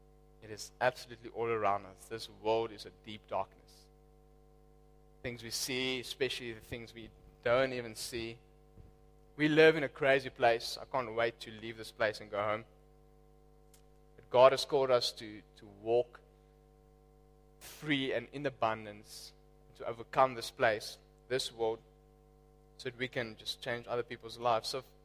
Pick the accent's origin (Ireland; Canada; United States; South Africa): South Africa; George, Western Cape; I come from George, down in the Cape, for those who don't know it.